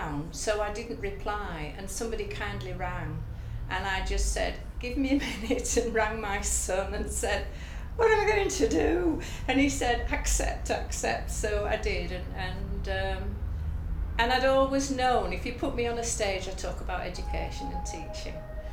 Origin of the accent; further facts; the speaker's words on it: Leeds, Yorkshire and the Humber, United Kingdom; I'm 67. Say you're surprised, please. And I come from Leeds. I live in Leeds at the moment.